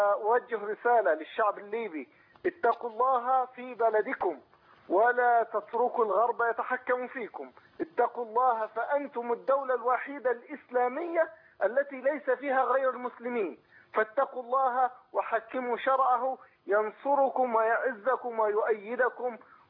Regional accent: Egypt; moved away as an adult; also born or lived in Libya; now in Jordan; أنا مصري أعمل في الأردن، وقبل ذلك قضيت أكثر من 5 سنوات في ليبيا،

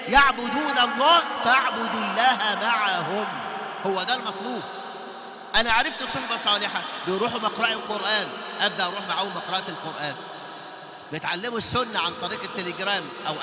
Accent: Mansoura, Dakahlia, Egypt; كان عندنا في المنصورة وأعرفه معرفة شخصية

